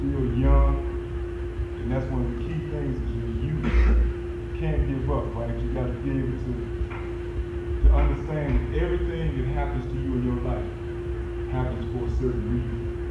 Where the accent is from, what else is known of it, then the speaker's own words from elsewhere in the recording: Virginia, United States; I'm from Virginia.